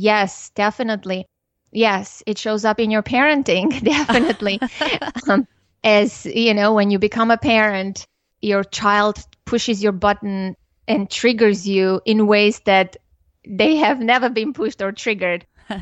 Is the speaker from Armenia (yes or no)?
yes; Armenia; I was born and raised in Armenia, and in 1988, a severe earthquake shook our country, and the epicenter was in my hometown.